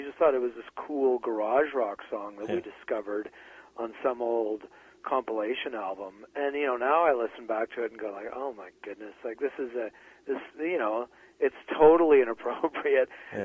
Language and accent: English; British Columbia, Canada; So we as kids growing up on the West Coast just thought that is what it is like right across Canada in March.